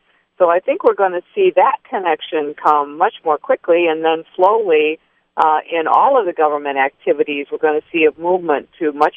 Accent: Michigan, United States; Well, I'm born and raised in Michigan, in Southeast Michigan

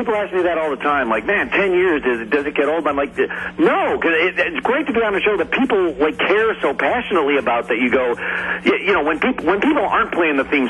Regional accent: East Syracuse, New York, United States; now in Los Angeles, United States; I'm from East Syracuse, New York, and, you know, went to Bishop Grimes High School, a little Catholic high school in East Syracuse, and been out here in L.A. for quite some time.

